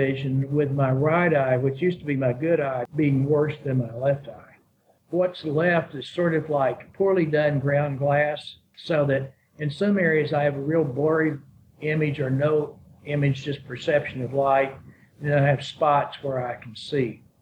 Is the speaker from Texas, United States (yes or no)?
no; Arkansas, United States; I grew up in Arkansas. I went to school in Arkansas, went to medical school there, graduated in 1968.